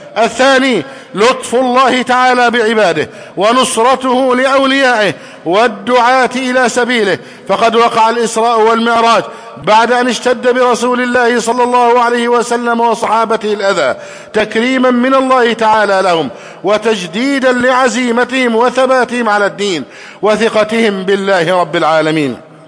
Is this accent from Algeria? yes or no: no; Egypt